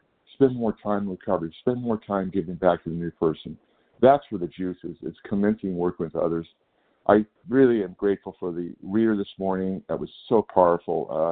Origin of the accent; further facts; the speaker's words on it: California, United States; Yes, good morning. … I'm from California.